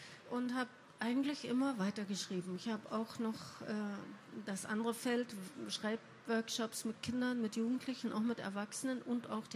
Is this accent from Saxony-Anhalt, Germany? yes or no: no; Berlin, Germany; Ich bin in Berlin-Kreuzberg zur Schule gegangen, ausschließlich mit deutschen Kindern.